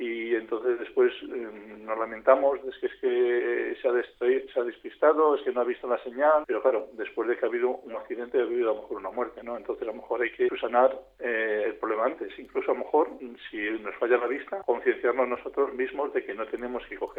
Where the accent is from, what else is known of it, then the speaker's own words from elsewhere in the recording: Spain; como somos los españoles